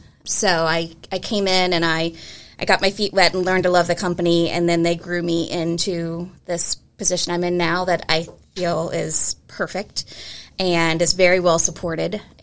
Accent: Cincinnati, Ohio, United States; I am, yes.

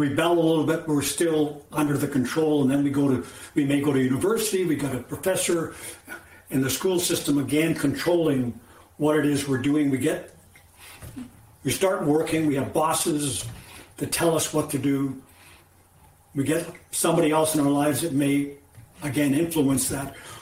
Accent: Timmins, Ontario, Canada; I grew up in Timmins, which northern part of Ontario.

